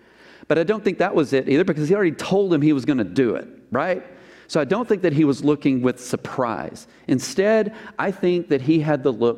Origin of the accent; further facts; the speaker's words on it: Texas, United States; See, I grew up in Northeast Texas.